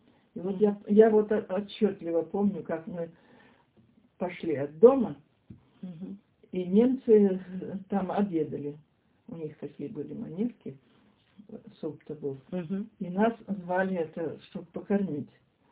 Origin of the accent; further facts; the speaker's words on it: Emok, Russia; born there; Деревня Емок.